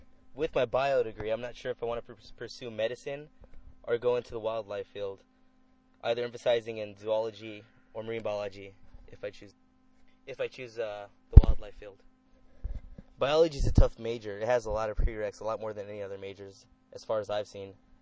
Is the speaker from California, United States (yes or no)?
yes; Los Angeles, California, United States; also born or lived in Tucson / Downey; I'm from Downey, California, which is a town in Los Angeles County. But this is just where I graduated high school from. In my short life, I've moved a lot. I grew up in L.A., mostly, though. I was born in L.A.